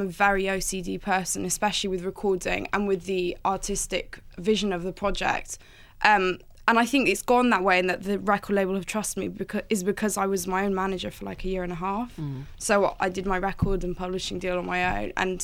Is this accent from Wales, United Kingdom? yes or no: yes; Wales, United Kingdom; also born or lived in Greece; Well, I used to go back and forth every year, but probably about 5 years living there, and right. Then the rest of the time is in Wales and South Wales.